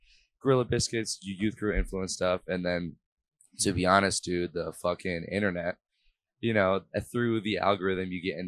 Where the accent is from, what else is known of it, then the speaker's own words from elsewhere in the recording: Huntington Beach, California, United States; I for a huge portion of my life, I grew up in Huntington Beach. So going like to Huntington Beach High School